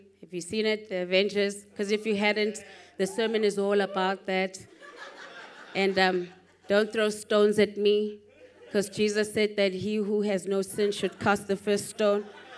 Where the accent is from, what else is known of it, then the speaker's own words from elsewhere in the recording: South Africa; I am from South Africa, so in case you were wondering, yes, I'm African.